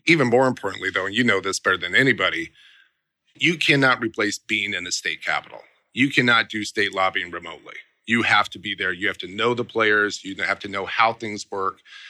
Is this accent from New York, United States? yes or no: no; Littleton, Colorado, United States; Yeah, born and raised. Actually, Littleton, just south of Denver. So I am a Columbine High School grad.